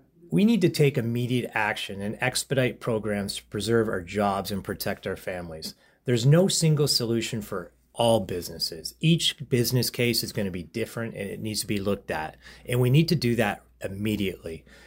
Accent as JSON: {"language": "English", "town": "Chatham", "region": "Ontario", "country": "Canada", "tie": "born there", "lives_now": "Leamington, Canada", "said": "Well, I was born in Chatham and I raised my family in Leamington."}